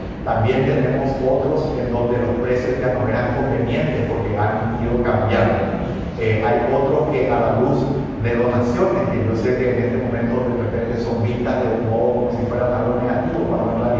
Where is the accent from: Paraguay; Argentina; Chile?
Paraguay; creo que todos como paraguayos tenemos que seguir aferrándonos a las medidas de distanciamiento físico